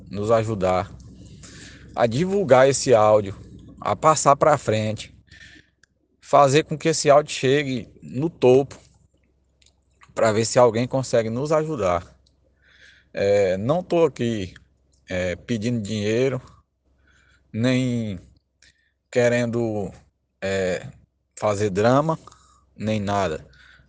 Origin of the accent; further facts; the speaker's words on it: Canaã, Brazil; sou de Canaã, já sou de Canaã, moro em Canaã há quase, né, minha família mora aí há quase 30 anos.